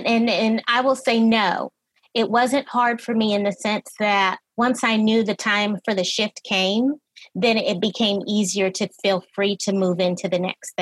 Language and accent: English; Anchorage, Alaska, United States; moved away as an adult; I'm from California, living there now. Originally, I'm from Anchorage, Alaska.